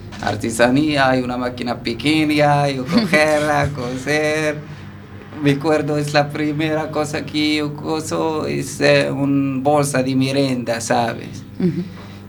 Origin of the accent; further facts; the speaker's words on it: Casablanca, Casablanca-Settat, Morocco; Spanish is a second language; now in A Coruña, Spain; Yo soy de Marruecos, de Casablanca. Me vengo en Coruña la primera vez